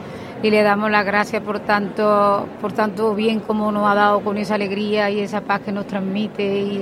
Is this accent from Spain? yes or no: yes; La Rambla, Andalusia, Spain; De la Rambla de Córdoba.